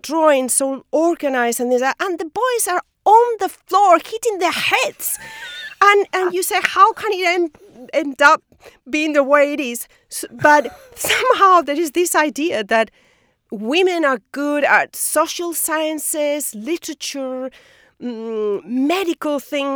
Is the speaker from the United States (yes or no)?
no; Spain; You know, I'm from Spain. In Spain, people don't move, really.